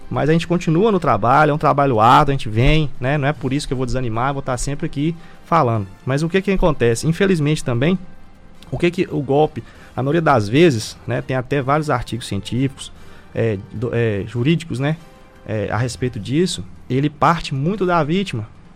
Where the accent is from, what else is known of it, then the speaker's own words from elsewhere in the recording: Minas Gerais, Brazil; Eu sou mineiro, né?